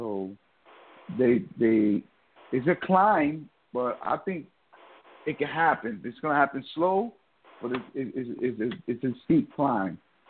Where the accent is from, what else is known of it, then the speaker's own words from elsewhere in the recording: New York, United States; moved away as an adult; now in Puerto Rico; Now, you walk around, because I'm from New York, and a light pole would have went down in New York, they'll fix it pretty quick.